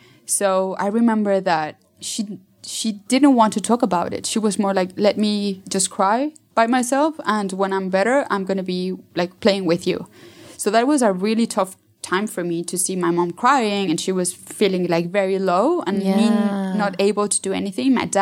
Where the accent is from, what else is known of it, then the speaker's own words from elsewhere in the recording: Mexico City, Mexico; English is a second language; So I'm from Mexico City.